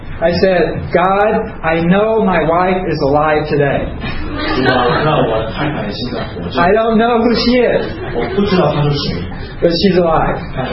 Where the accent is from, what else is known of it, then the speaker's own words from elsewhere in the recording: United States; I'm American.